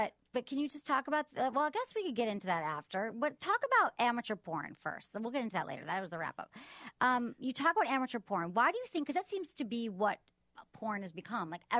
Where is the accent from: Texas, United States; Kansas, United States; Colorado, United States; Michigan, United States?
Michigan, United States; No, in Michigan.